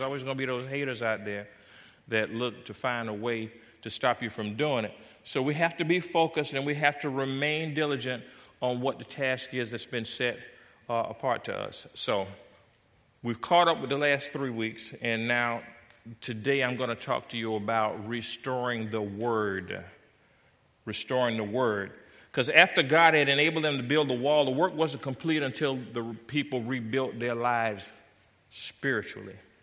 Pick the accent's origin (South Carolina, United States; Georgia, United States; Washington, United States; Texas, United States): South Carolina, United States; accent: Southern; If you didn't catch my accent, I grew up in the South. I'm a South Carolina boy and used to Southern Baptist churches